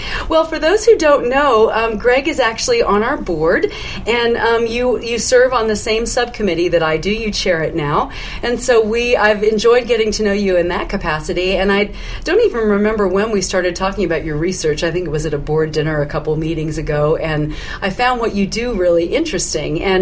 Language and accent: English; Colorado, United States; You know, I'm from Colorado, and we have a couple really strong Lutheran camps there